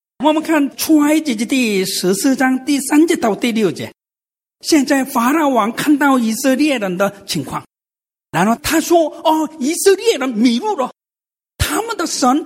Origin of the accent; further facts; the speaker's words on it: South Korea; Chinese is a second language; 我是韩国人嘛，韩国的文化里面拍人家的肩膀是比我大的人长辈们才能做